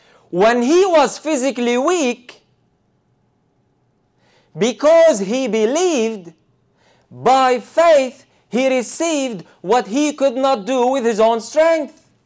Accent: Lebanon; I grew up in Lebanon

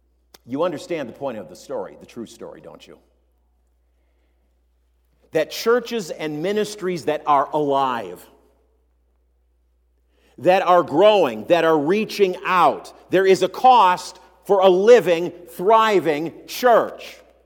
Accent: Minneapolis, Minnesota, United States; When I was growing up in South Minneapolis, my dad pastored a Lutheran church just a block off of Lake Street in South Minneapolis.

